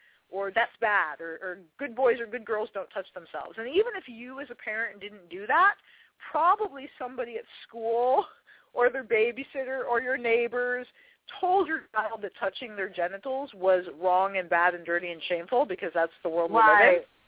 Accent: United States; I'm based in Western Washington, so I'm an American.

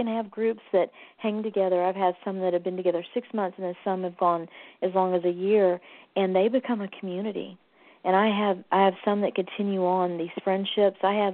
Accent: Texas, United States; I'm from Texas, so we call it a niche, but I know you guys call it a niche.

